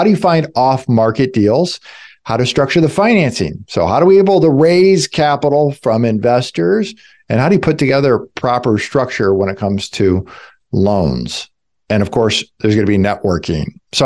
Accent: Des Moines, Iowa, United States; I'm personally inviting you to come to my hometown, Des Moines, Iowa

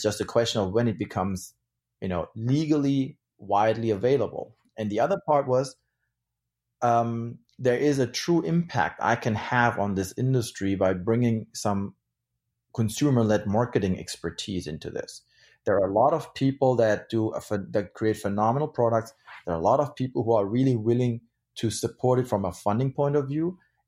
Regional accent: Germany; As I said, I grew up in Germany.

